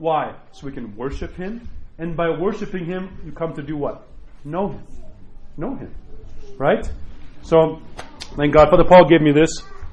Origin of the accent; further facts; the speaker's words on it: New York, United States; I'm from New York, so it's awe.